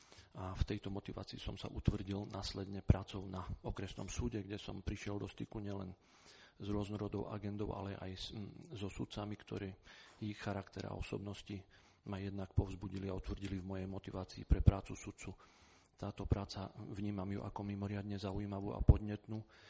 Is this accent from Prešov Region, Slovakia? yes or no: yes; Bardejov, Prešov Region, Slovakia; pochádzam z Bardejova.